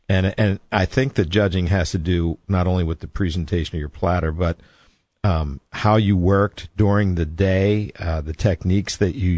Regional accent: United States; Well, I think, you know, being an American

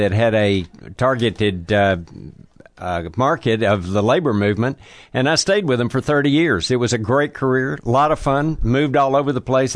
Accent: Texas, United States; Well, it's a very, very short story. I was raised in Texas, but I went to school at Washington and Lee for a short period of time, so I knew something about the space.

